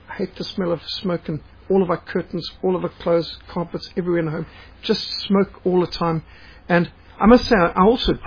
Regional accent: Zimbabwe; when I was growing up in Rhodesia

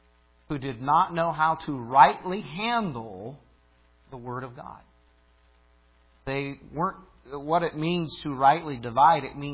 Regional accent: Illinois, United States; Now, I grew up in Illinois. and tens of thousands of acres of corn, and the rows are as straight as an arrow.

